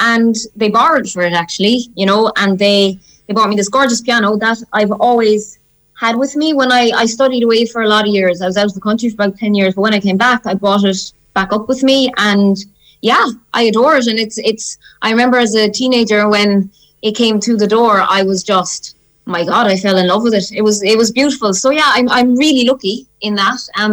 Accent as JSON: {"language": "English", "country": "Ireland", "accent": "Irish", "said": "I think he found my Irish accent quite funny anyway"}